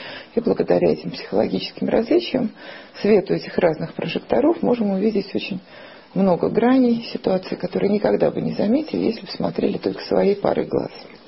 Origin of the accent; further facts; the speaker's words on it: Moscow, Russia; born there; also born or lived in Saint Petersburg; в Москве я живу 20 с небольшим лет, 24 года. А до этого я жила в Питере, и хотя родилась в Москве, какая-то часть жизни большая моя прошла в Питере